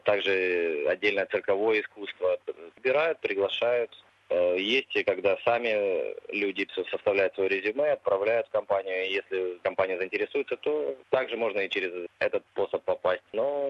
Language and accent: Russian; Mykolaiv, Mykolaiv Oblast, Ukraine; Я сам из Николаева, и семья у меня там, у меня жена, ребенок